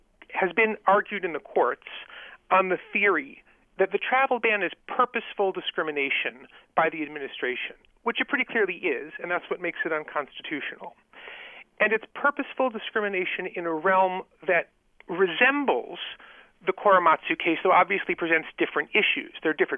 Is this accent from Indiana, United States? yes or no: yes; South Bend, Indiana, United States; And by the way, I grew up in South Bend, Indiana, where we never changed the clocks